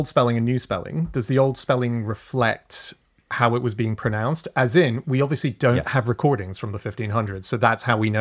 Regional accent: Hong Kong; also born or lived in Australia; I do have a weird accent. I was born and raised in Hong Kong, lived in Australia, and then moved here.

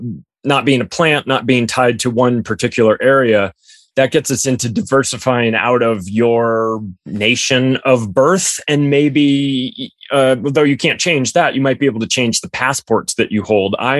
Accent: United States; I'm an American.

